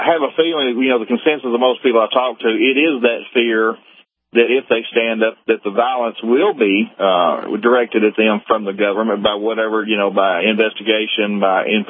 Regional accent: the South, United States; And, you know, and I am a patriot at heart. I'm a Southerner.

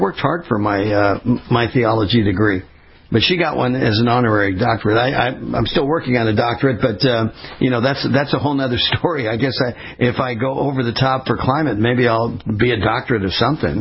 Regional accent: West Coast, United States; I mean, I grew up on the West Coast

